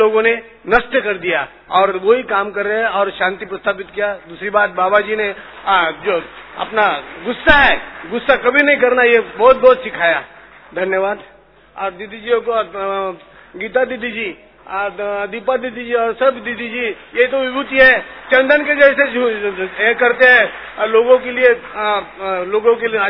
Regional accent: Akola, Maharashtra, India; अकोला महाराष्ट्र से आया हूँ

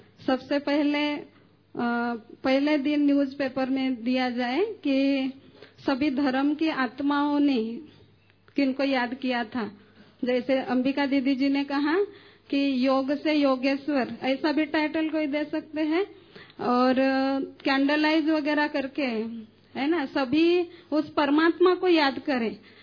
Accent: Haryana, India; मैं हरियाणा से हूँ

